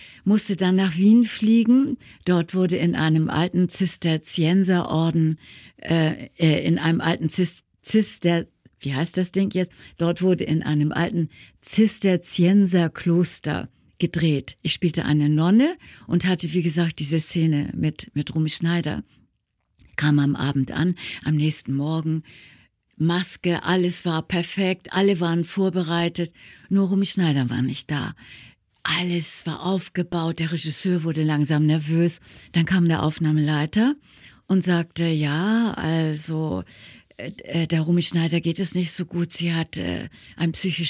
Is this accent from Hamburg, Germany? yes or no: yes; Hamburg, Germany; Ja, ich bin Ur-Hamburgerin, ich bin geborene Hamburgerin.